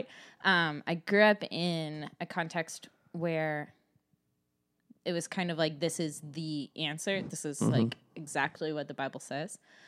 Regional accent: Arizona, United States; I grew up in a really kind of like, I grew up in Arizona, right?

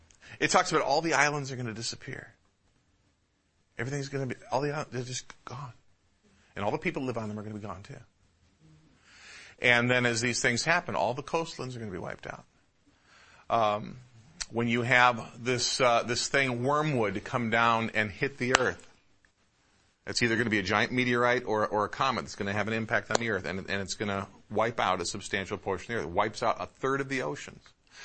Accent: Midwest, United States; I grew up in the Midwest. We have tornadoes in the Midwest.

